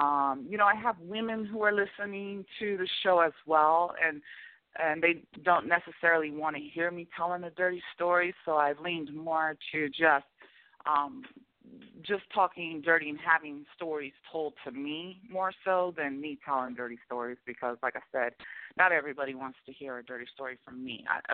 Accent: California, United States; also born or lived in Oklahoma; no, I'm from the West Coast, Northern California. I lived in, I call it the Midwest, but it was Oklahoma. So I lived a lot of the time in Oklahoma as well growing up.

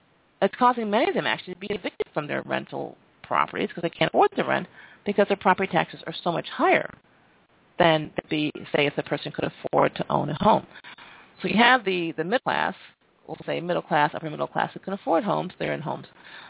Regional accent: New York, United States; I can speak for New York State because I'm from New York State

